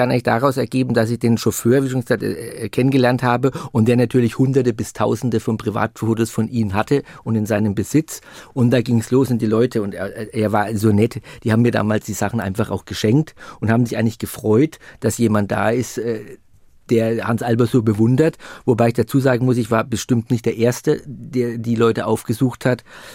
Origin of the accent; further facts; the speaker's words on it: Bavaria, Germany; Und ich bin ja in Franken aufgewachsen, wir konnten diesen Sender auch sehen.